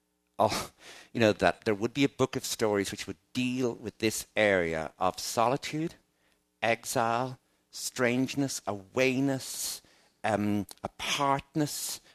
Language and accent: English; Enniscorthy, Leinster, Ireland; I'm from Enniscorthy, in County Wexford. Three of my grandparents were born in the town. There are only 6,000 of us.